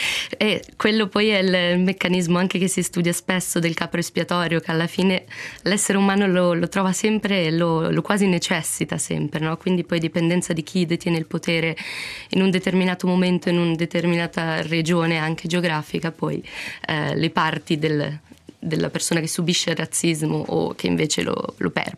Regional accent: Switzerland

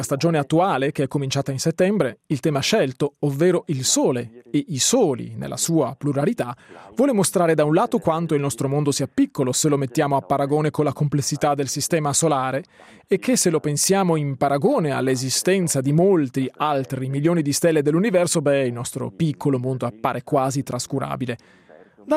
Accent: Andeer, Graubünden, Switzerland; now in Chur, Switzerland; Quando mi sono trasferito da Ander a Coira, ho pensato subito di voler fondare un ensemble di musica contemporanea.

